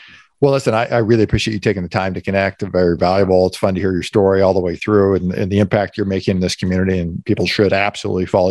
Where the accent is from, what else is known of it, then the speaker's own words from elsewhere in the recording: Des Moines, Iowa, United States; you and I hail from Des Moines, Iowa, born and raised, still here.